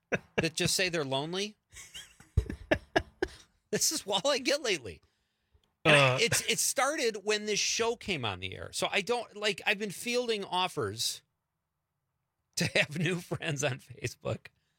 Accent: Marinette, Wisconsin, United States; he's special because he's from Marinette, and that's my hometown.

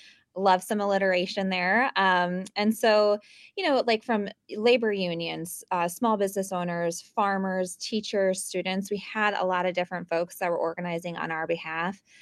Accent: Eau Claire, Wisconsin, United States; I'm a dairy farmer's daughter. I grew up over here in the Eau Claire area on a registered Holstein farm.

